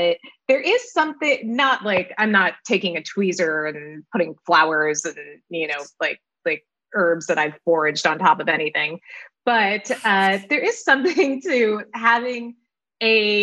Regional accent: South India, India; I'm South Indian. My mother grew up outside of Bangalore, and my father grew up in Trivandrum, which is the southernmost city in India.

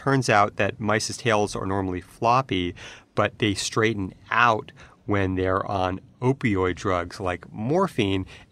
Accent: California, United States; Well, I grew up in California and we had a lot of earthquakes and we didn't move because of earthquakes.

